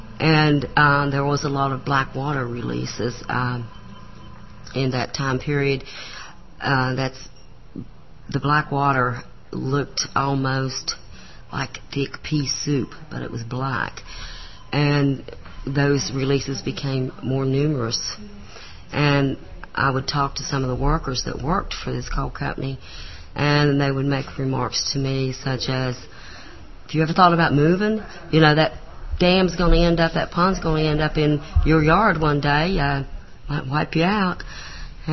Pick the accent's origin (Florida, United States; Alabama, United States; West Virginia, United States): West Virginia, United States; Marfork; now in Coal River, United States